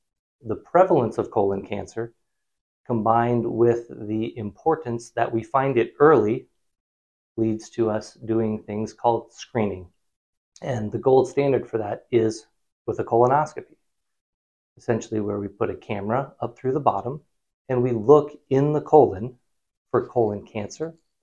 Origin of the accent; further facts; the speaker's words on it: Huron, South Dakota, United States; I grew up in Huron, went to medical school here in South Dakota